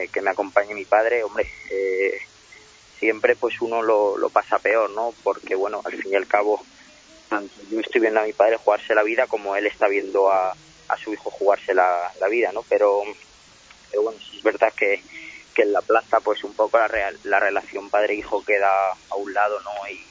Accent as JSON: {"language": "Spanish", "town": "Burgos", "region": "Castile and León", "country": "Spain", "said": "Torear en Burgos es mi tierra. Me voy a presentar ante mis paisanos"}